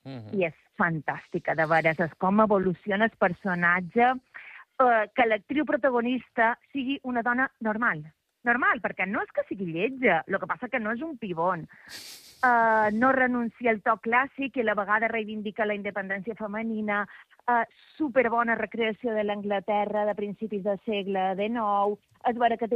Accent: Porto Cristo, Balearic Islands, Spain; No estic a Deià. Estic a Porto Cristo, que són les festes del Carme, en el meu poble.

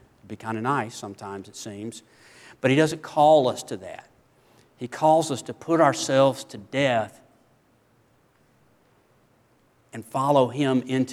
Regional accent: Greenwood, Mississippi, United States; also born or lived in Hattiesburg; I mentioned growing up in Mississippi, Greenwood and Hattiesburg.

